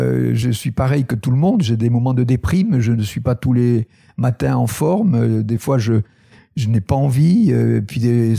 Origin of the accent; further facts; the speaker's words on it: Occitanie, France; born there; Vous voyez, je suis né dans le Tarn, qui est un département extrêmement agricole, quoi